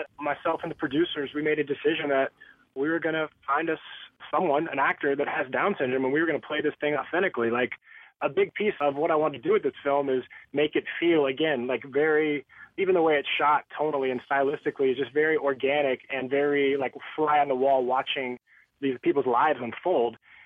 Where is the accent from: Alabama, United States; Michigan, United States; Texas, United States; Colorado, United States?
Texas, United States; Dallas; I'm a Texas Rangers fan. I'm from Dallas.